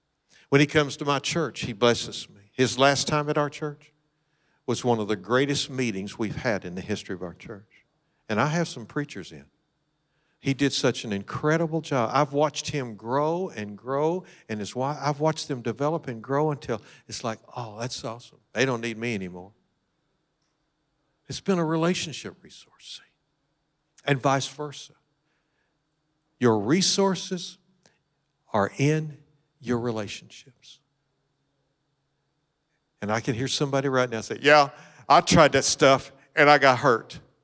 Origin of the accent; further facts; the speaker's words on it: Kentucky, United States; Which was probably more truth than not, since I am from Kentucky.